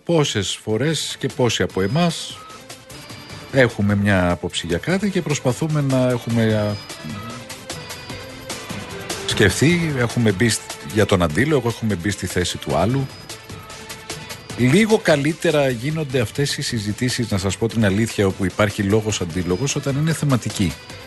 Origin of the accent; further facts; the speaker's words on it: Galatsi, Attica, Greece; Το χωριό μου είναι το Γαλάτσι.